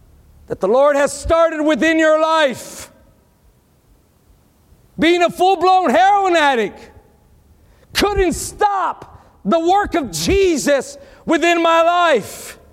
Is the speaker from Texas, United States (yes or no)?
yes; Texas, United States; I know I was born and raised in Texas, and I have a lot of Facebook friends that I went to high school